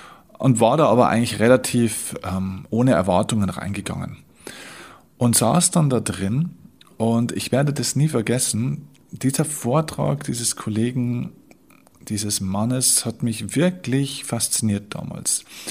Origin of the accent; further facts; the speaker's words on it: Vilsbiburg, Bavaria, Germany; meine Heimatstadt, das ist die Stadt Vilsbiburg, das ist so ein kleines Städtchen mit damals 10, heute glaube ich sind es ungefähr 11.000 Einwohnern, also wirklich gerade, dass man sich Stadt nennen darf.